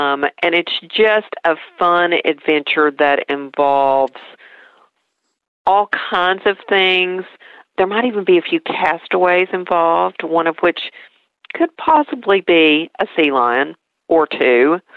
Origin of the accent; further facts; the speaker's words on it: Tennessee, United States; accent: East Tennessee; Now, I don't know if you would think that from my East Tennessee accent